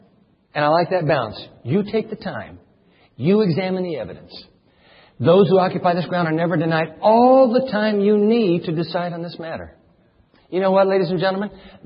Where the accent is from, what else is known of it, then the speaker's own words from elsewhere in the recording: Japan; When I grew up in Japan, my brother Greg and my sister Carrie, we were all missionaries' kids.